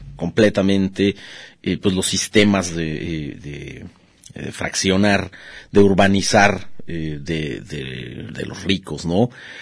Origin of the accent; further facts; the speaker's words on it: Guadalajara, Jalisco, Mexico; yo nací en Chapalita, pero crecí muy al sur de la ciudad, en las Águilas, que en aquel entonces, a finales de los 80, principios de los 90, era prácticamente el final de la ciudad.